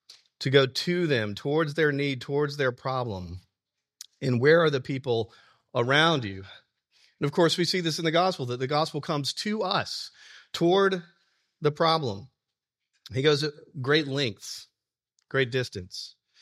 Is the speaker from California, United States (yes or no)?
no; Alabama, United States; I'm from Alabama, and I was driving kind of out in the boondocks near a friend's house